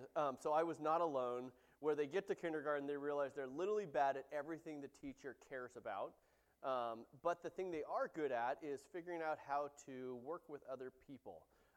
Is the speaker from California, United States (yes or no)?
yes; California, United States; So quick background. I grew up in the Bay Area.